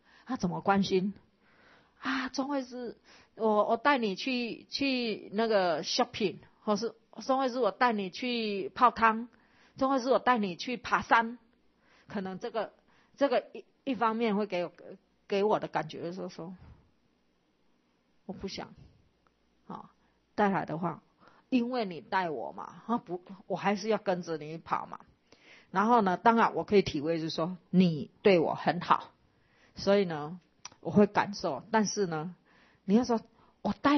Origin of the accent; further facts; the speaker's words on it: China; 那我们中国人其实是原本的中国人是很保守嘛。